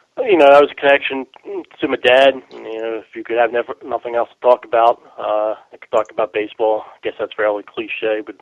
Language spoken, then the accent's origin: English; Baltimore, Maryland, United States; Yeah, I'm grew up here in Baltimore. Only really time out of the area was I spent a year in college down in Tampa.